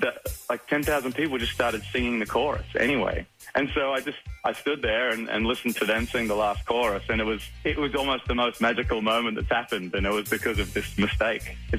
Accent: Australia; I'm from Australia

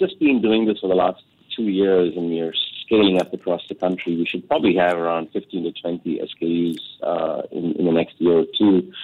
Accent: India; now in United States; Indians love all things spicy, and I remember as an Indian in the U.S., my go-to comfort food was always Mexican.

